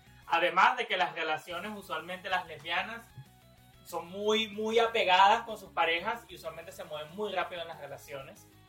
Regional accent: California, United States; A ver, y eso te lo dice yo que vengo de California.

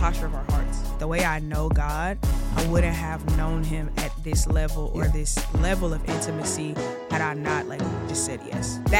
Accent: Chicago, Illinois, United States; I'm from Chicago, born and raised.

